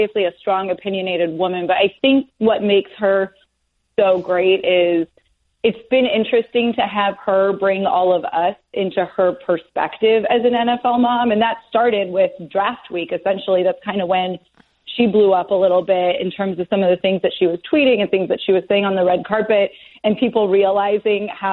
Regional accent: California, United States; My parents met at Ohio State, and then I grew up in California when I was a kid.

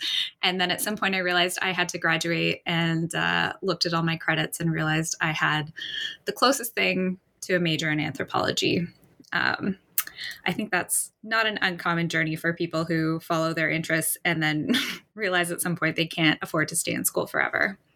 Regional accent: Vancouver, British Columbia, Canada; Muskeg Lake Cree Nation, which is based in Treaty 6 territory in Saskatchewan. But I was born and raised in Vancouver.

